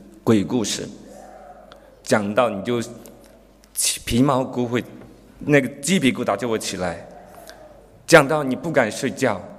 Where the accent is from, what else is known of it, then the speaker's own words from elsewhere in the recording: China; 我出生在中国很偏僻的农村，小时候家里很穷，住的房子是下雨就要漏水的，而且你会怕那个墙会倒下来。